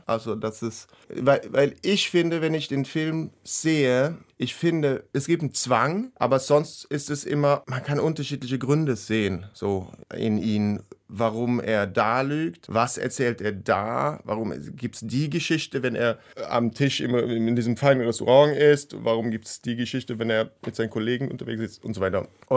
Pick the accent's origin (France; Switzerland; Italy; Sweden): Sweden; das ist länger her in Schweden, ich komme auch aus Schweden, 15 Jahre her